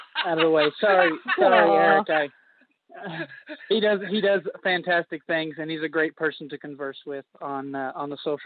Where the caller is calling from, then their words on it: Oklahoma City, Oklahoma, United States; from Oklahoma City.